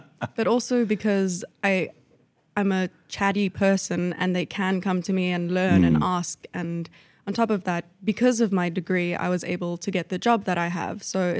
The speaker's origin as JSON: {"language": "English", "town": "Johannesburg", "region": "Gauteng", "country": "South Africa", "said": "I am from Johannesburg, South Africa."}